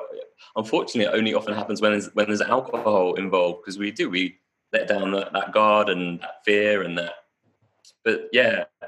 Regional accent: London, United Kingdom; I grew up in London, I live in London, and it can be a really challenging place

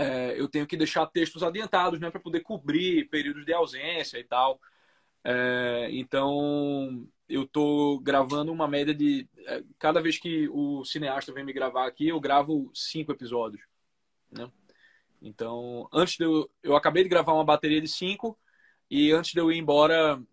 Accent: Recife, Pernambuco, Brazil; eu cresci em Recife.

